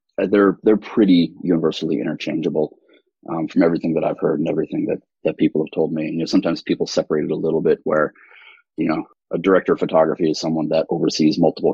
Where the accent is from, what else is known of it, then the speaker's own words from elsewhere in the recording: New Hampshire, United States; I grew up in New Hampshire, and there was a little rental store